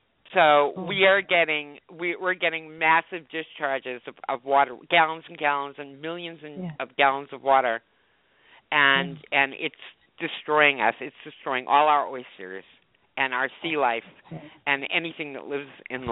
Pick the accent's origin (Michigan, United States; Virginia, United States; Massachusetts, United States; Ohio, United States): Massachusetts, United States; Boston; moved away; also born or lived in Florida; I'm from Boston. I moved to Florida in the mid-80s. I lived in Miami, I lived in Broward, and then I moved to Boca, and I lived there for 25 years.